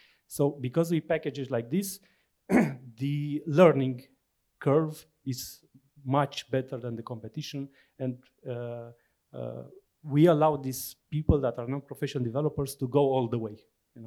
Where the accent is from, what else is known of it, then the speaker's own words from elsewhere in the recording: Romania; English is a second language; So I didn't feel that that the fact that I was from Romania created a problem.